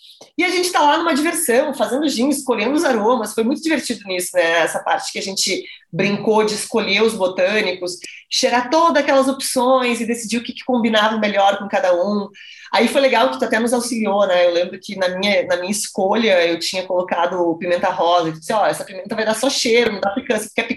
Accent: South Region, Brazil; now in São Paulo, Brazil; nossa, cada vez que alguém vier nos visitar aqui em São Paulo, porque a gente é do Sul

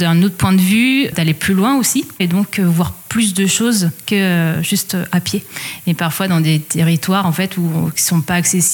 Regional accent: Mayenne, Pays de la Loire, France; Donc, je suis née à Mayenne. J'ai grandi dans le nord Mayenne.

